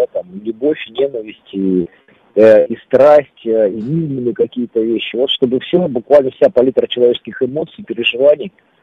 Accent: Asbest, Sverdlovsk Oblast, Russia; also born or lived in Yekaterinburg / Moscow; мой родной город все-таки Асбест. Екатеринбург — это город, где я учился

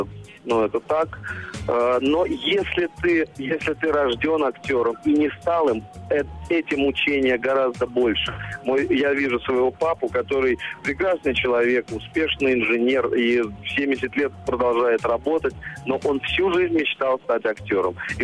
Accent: Saint Petersburg, Russia; now in Moscow, Russia; Но все равно я петербуржец, и я остаюсь петербуржцем.

